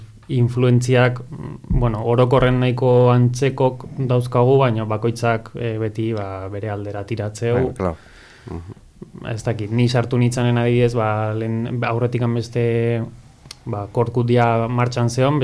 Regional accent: Tolosa, Basque Country, Spain; porque azkenen ni Tolosakoa naiz

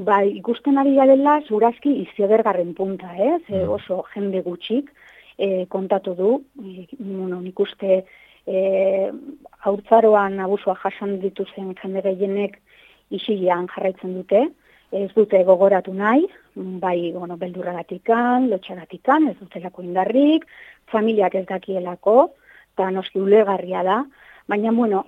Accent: Estella, Navarre, Spain; Bueno, ni Lizarrakoa naiz, da orain dela bost urte, Nafarroa mailan

